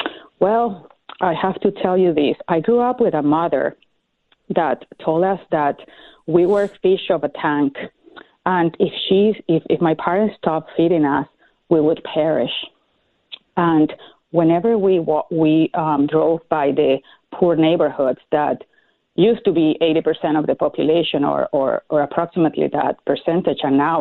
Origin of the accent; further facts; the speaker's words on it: Venezuela; moved away as an adult; Well, I grew up in Venezuela, and And I was there until I finished my law degree, and I worked for the Supreme Court before Chavez started his this new regime. So I haven't really lived in Venezuela since that 1998